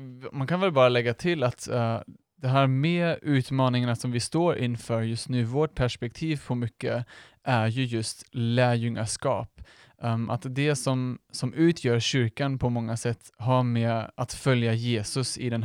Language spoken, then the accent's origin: Swedish; Germany; Swedish is a second language; now in Sweden; min mamma och min pappa, de bor i Tyskland där jag kommer ifrån.